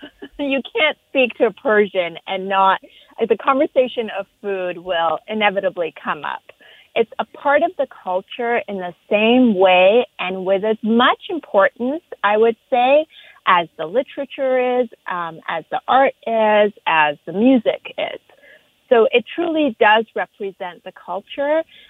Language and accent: English; Canada; now in Los Angeles, United States; growing up in Canada